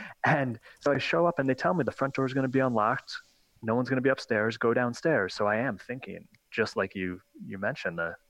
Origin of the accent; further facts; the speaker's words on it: New York, United States; No, I'm from New York, just north of New York City.